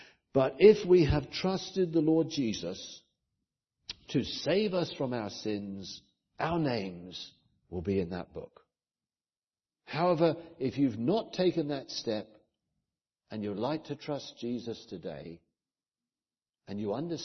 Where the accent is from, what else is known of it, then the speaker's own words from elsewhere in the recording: United Kingdom; We're all from different countries. I'm from Britain.